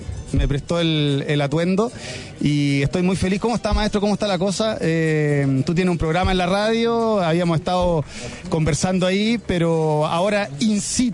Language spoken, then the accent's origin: Spanish; Osorno, Los Lagos, Chile; Por ejemplo, yo soy de Osorno en un 100%.